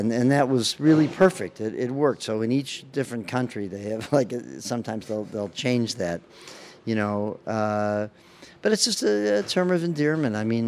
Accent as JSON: {"language": "English", "town": "Chicago", "region": "Illinois", "country": "United States", "tie": "born or raised there", "also_born_or_lived": "Deep South, United States", "said": "I grew up equally in the Deep South and in the North, in Chicago."}